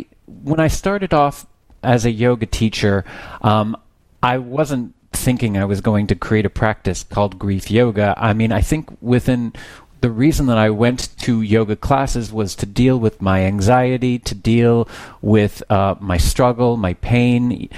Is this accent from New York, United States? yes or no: no; Texas, United States; You know, I'm originally from Texas, and my spiritual upbringing was my daddy was a Baptist preacher, and my mama was a Christian school teacher.